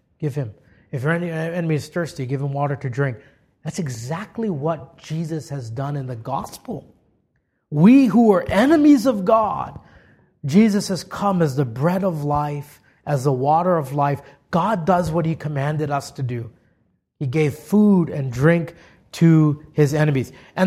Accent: Hawaii, United States; growing up in Hawaii where we had really hot days and you were, you know, it's hot and it's humid

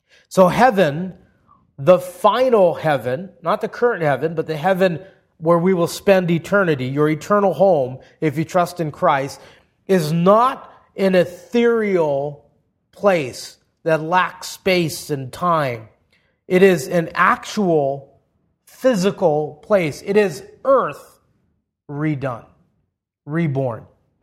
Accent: Hawaii, United States; I grew up in Hawaii. Blue skies, white sands, warm water. I grew up fishing.

